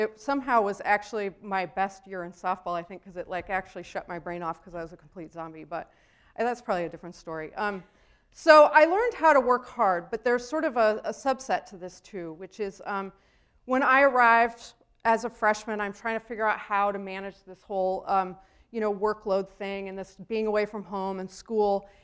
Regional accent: Boulder, Colorado, United States; And so I grew up in Boulder, Colorado, and attended a somewhat mediocre public high school

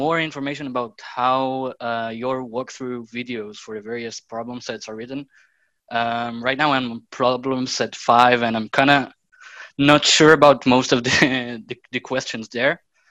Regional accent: Israel; I'm 21. I'm from Israel.

